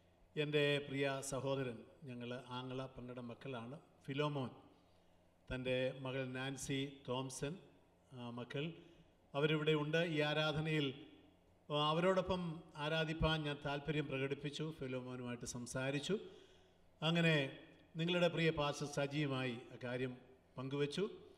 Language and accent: Malayalam; Kerala, India; ഞങ്ങൾ മലബാറിൽ ജനിച്ചു വളർന്നവരാണ്.